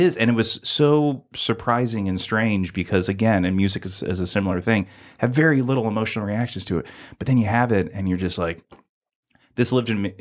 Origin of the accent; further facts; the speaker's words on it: Florida, United States; I was very affected by the passing of … Growing up in Florida, I mean